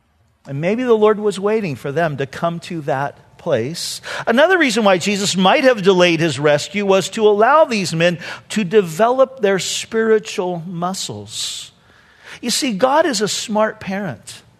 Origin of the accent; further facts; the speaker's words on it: Santa Ana, California, United States; Okay, I grew up in Santa Ana. It was a rough place.